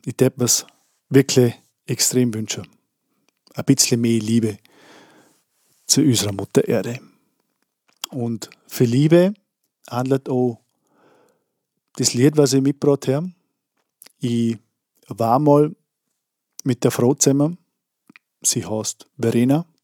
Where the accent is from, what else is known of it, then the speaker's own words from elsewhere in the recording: Andelsbuch, Vorarlberg, Austria; Ich komme aus Andersburg im Bregenzer Wald in Vorarlberg und bin Multi-Instrumentalist.